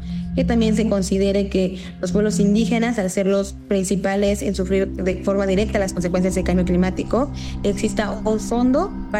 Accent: Santiago Matatlán, Oaxaca, Mexico; Yo soy originaria de Santiago Matatlán, una comunidad indígena zapoteca perteneciente al estado de Oaxaca.

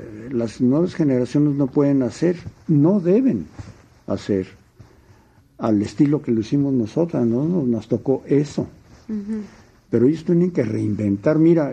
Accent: Mexico City, Mexico; yo soy urbano, yo nací, soy de Feño, nací aquí en la Ciudad de México. Ahora, yo vengo de una raíz liberal … ahijado de Camilo Arriaga, que son liberales

